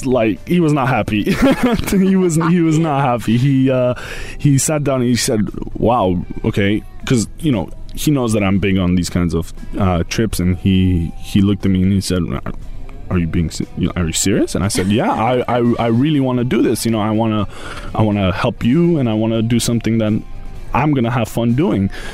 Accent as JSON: {"language": "English", "country": "North Macedonia", "lives_now": "Dubai, United Arab Emirates", "said": "I'm 17 years old. I'm from Macedonia."}